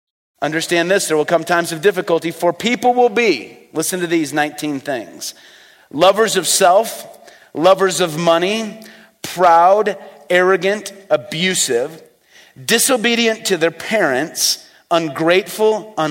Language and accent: English; Illinois, United States; I mean, I come from Illinois.